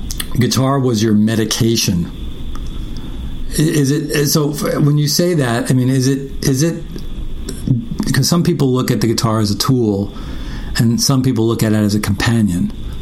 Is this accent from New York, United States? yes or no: yes; Jamaica, Queens, New York, United States; born there; We're both born in New York. I was born in Jamaica, Queens.